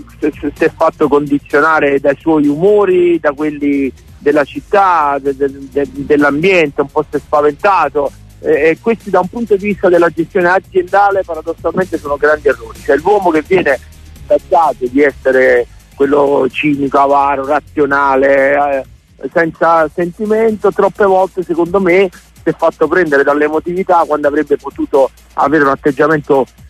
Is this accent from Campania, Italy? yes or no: yes; Naples, Campania, Italy; Da napoletano